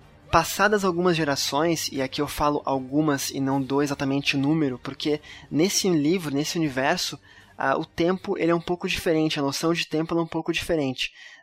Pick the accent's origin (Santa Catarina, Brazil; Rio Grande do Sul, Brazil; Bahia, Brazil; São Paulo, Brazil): Santa Catarina, Brazil; Florianópolis; also born or lived in Curitiba; Eu nasci em Curitiba, no Paraná, mas eu moro desde pequeno em Florianópolis, Santa Catarina.